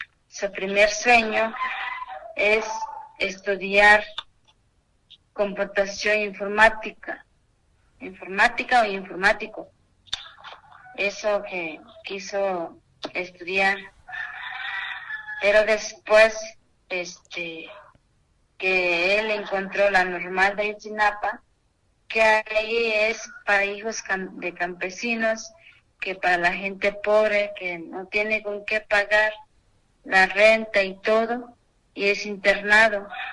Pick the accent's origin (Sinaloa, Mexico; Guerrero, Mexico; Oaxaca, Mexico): Guerrero, Mexico; Cuatzingo de las Montañas; Mi pueblo se llama Cuatzingo de las Montañas, municipio de Cuatzingo, Guerrero.